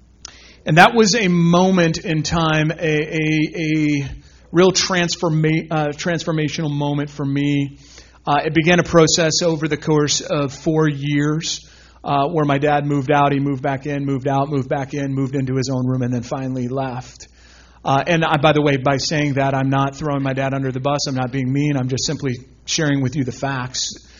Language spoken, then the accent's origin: English; Chicago, Illinois, United States; also born or lived in Indiana; I lived in the Chicago area. I grew up in the Chicago area. I'm a Midwest boy. I was born in Indiana.